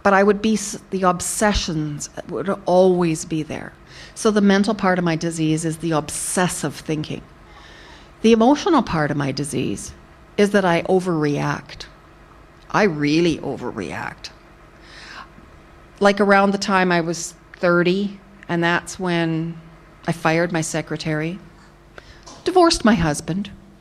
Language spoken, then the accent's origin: English; Alberta, Canada; I went to a year at college in my hometown, and then went into the capital city in Edmonton.